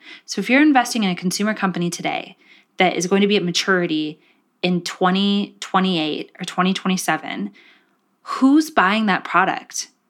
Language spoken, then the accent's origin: English; Gilroy, California, United States; I grew up in Gilroy. Garlic capital of the world, shout out.